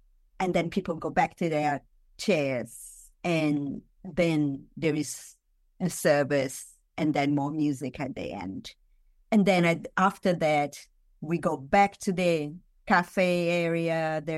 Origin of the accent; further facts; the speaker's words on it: São Paulo, Brazil; English is a second language; So I grew up in Sao Paulo, a megalopolis, even at that time. And I went as an exchange student to the U.S. and I learned English there.